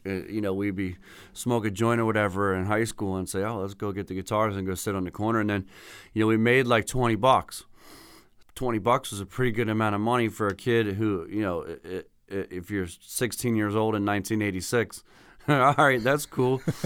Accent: Philadelphia, Pennsylvania, United States; I grew up in Center City in Philadelphia. And so I grew up right near this street called South Street, right?

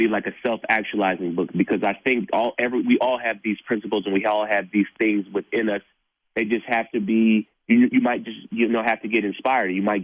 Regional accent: Blue Hills, United States; Yeah, I'm from Blue Hills, so there's always this, you know, notation that, you know, if people from the suburbs don't work hard, everything is given to them

